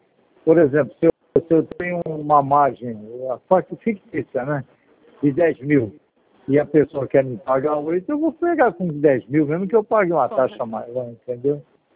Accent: Santos, São Paulo, Brazil; Sou de Santa.

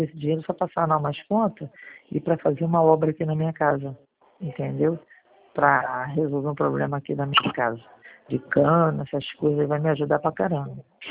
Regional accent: Rio de Janeiro, Brazil; Eu sou carioca

